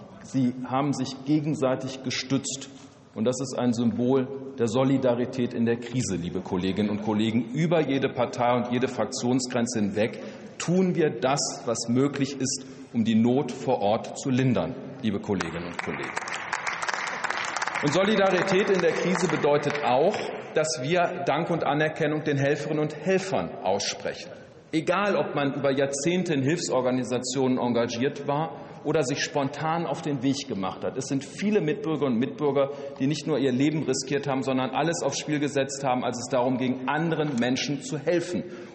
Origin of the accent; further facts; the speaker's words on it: North Rhine-Westphalia, Germany; aber auch meine Heimat, den Rhein-Sieg-Kreis, direkt getroffen hat